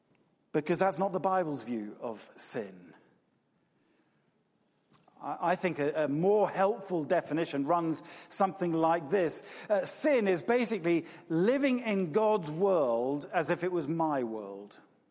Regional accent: United Kingdom; And many of us are very polite. We're British.

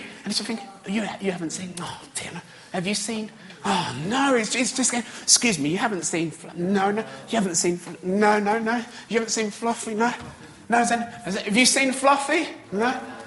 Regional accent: London, United Kingdom; when I was growing up in East London at school

